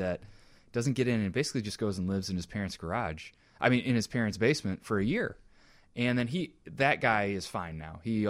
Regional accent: Joliet, Illinois, United States; I grew up half French in Joliet, Illinois, so I had a lot to talk about.

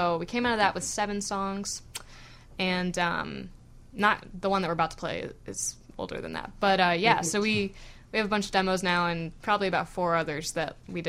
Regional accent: Kentucky, United States; I'm from Kentucky, but it's my adopted hometown.

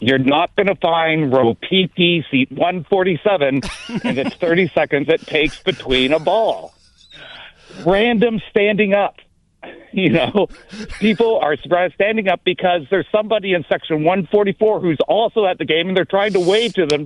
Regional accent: Toronto, Ontario, Canada; I am from Toronto.

